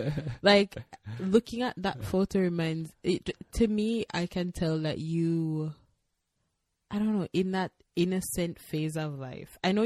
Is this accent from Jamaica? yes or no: yes; Jamaica; growing up in Jamaica, mm-hmm. we tend to think that the rest of the world is way more exposed